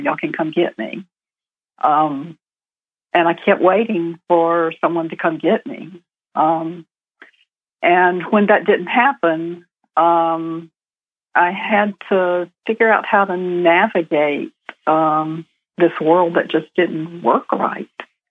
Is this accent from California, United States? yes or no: no; Mississippi, United States; born there; I was born in Mississippi to a mom who was a Christian fundamentalist and to a dad who was almost an atheist